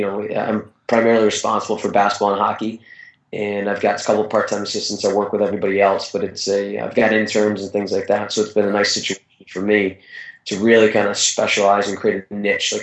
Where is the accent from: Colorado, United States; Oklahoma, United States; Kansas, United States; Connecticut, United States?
Connecticut, United States; I saw that there was a position at Quinnipiac University, which is in my home state of Connecticut